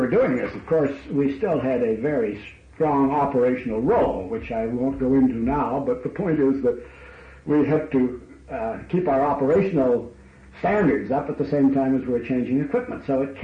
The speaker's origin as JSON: {"language": "English", "town": "Montreal", "region": "Quebec", "country": "Canada", "said": "When she found out I was from Montreal, asking me about some of the colorful characters around Montreal"}